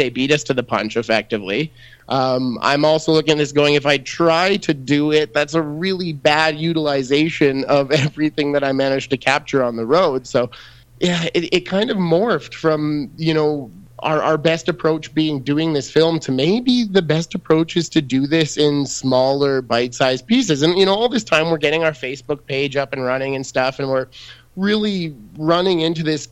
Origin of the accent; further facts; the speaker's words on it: Red Deer, Alberta, Canada; I grew up in Red Deer, Alberta. It's home of Roundup Ready canola. I had it all around me growing up